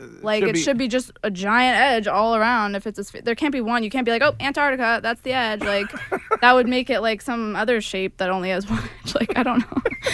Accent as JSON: {"language": "English", "country": "United States", "said": "First of all, as an American, I am insulted that he is saying we didn't go to the moon"}